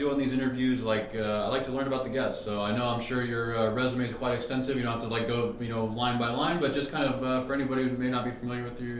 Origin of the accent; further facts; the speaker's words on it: Reno, Nevada, United States; I also kind of grew up around gaming, being born and raised in Reno, Nevada. So I was in and out of casinos my entire life.